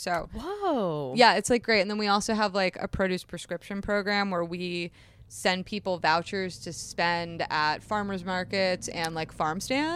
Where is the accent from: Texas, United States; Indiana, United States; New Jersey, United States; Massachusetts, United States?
New Jersey, United States; Actually, no, it was because I'm like from New Jersey, and like I went home this weekend for Passover.